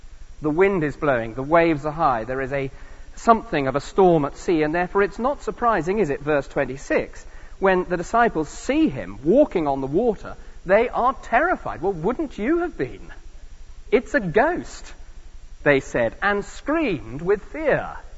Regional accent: South West England, United Kingdom; I come from Cornwall down in the southwest

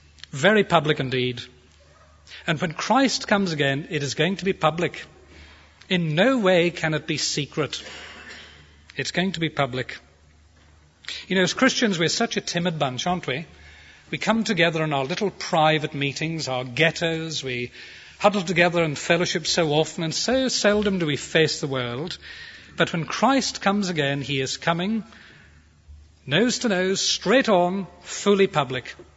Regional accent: Belfast, Northern Ireland, United Kingdom; As a young teenager, I was brought up in Belfast in Northern Ireland

